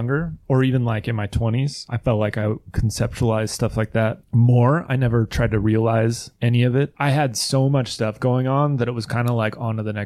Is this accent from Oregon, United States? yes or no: yes; Hillsboro, Oregon, United States; Yeah, and they had members from every high school in Hillsboro. I'm from Hillsboro.